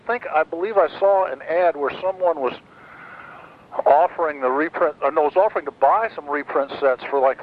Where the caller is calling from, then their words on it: Lexington, Kentucky, United States; Lexington, Kentucky.